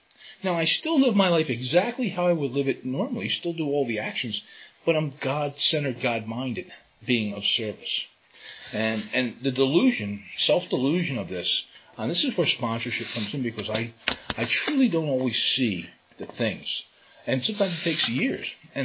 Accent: Philadelphia, Pennsylvania, United States; born there; As a kid, I was born in Philadelphia

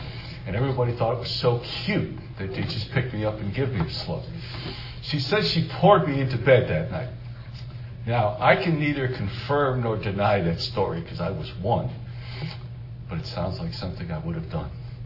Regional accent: Wisconsin, United States; I grew up in a small town in Wisconsin, and the population of my hometown the year after I was born was 1,748 people.

